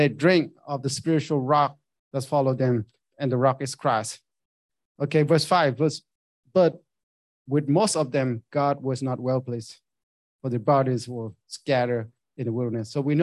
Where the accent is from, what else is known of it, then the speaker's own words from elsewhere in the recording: Vietnam; English is a second language; I grew up in Vietnam.